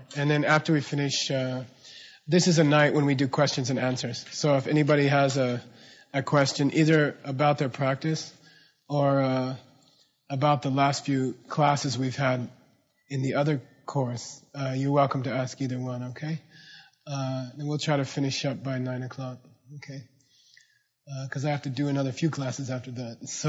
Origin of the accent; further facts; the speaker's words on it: Arizona, United States; And I grew up in Arizona, and there were these guys with cowboy boots and cowboy hats.